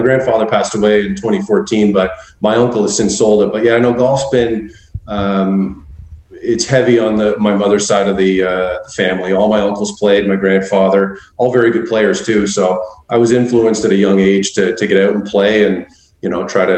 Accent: Chelsea, Quebec, Canada; moved away as an adult; it's in Chelsea, Quebec, which is just 20 minutes north of Ottawa. So that's okay. where that's right. where I was born and raised until I was about 20 when I left

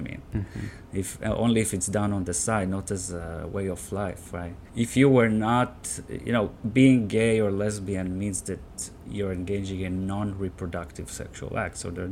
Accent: Israel; I mean, I come from Israel

